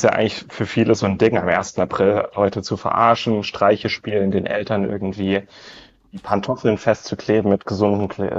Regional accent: Hanover, Lower Saxony, Germany; Ich komme aus Hannover.

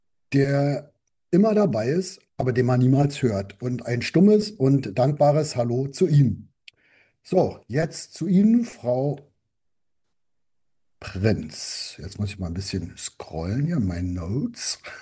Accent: Berlin, Germany; der zweite Gastgeber der Sendung, und ich komme aus Berlin.

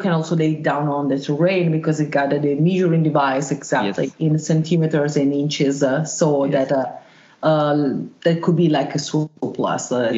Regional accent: Milan, Lombardy, Italy; born there; English is a second language; I was born in Italy, in Mailand. I got remote origins from Germany and also from Slovenia.

